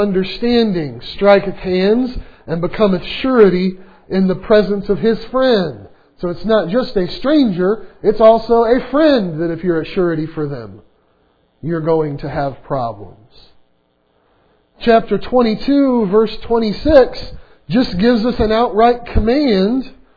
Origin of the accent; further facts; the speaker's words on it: the South, United States; When I grew up in the South, it got used that way a lot.